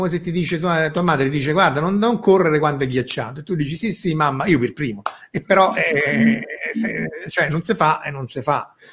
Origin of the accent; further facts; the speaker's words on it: Rome, Lazio, Italy; e poi noi siamo di Roma, se c'è un impero è quello.